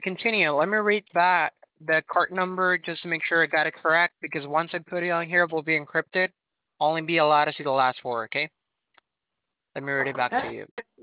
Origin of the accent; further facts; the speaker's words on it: New Jersey, United States; moved away; but we come from New Jersey. I mean, we just recently moved. It's been a couple of years.